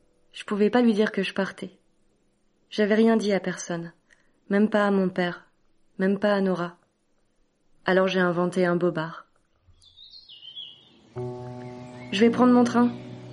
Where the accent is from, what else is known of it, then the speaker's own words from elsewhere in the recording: Cambrai, Hauts-de-France, France; je suis née ici, à Cambrai, en 1992, et j'ai passé les 18 premières années de ma vie dans ce quartier, un peu plus haut, à la résidence de Guise.